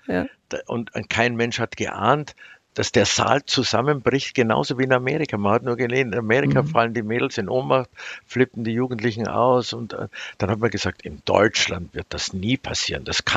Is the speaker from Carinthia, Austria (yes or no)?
no; Salzburg, Austria; also born or lived in Laufen, Germany; wir sind dann aufs Land zu meinen Großeltern. Das war bei Laufen, bei Salzburg. Und ich bin eigentlich sehr friedlich und schön aufgewachsen am Land. Und dann sind wir nach Salzburg gegangen.